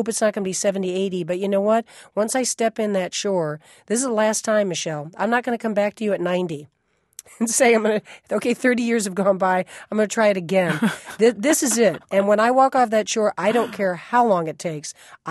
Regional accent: New York City, New York, United States; I'm from New York City and lived in New York, you know, most of my adult life.

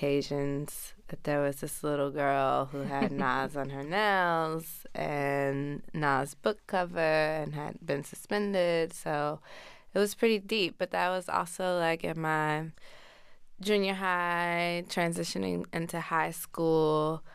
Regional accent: Houston, Texas, United States; Growing up in Houston, having bounce music sort of just be in the fabric of my Houston childhood.

